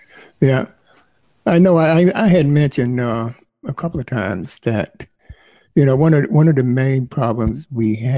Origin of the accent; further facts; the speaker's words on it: North Carolina, United States; I'm from North Carolina too. So Eastern North Carolina.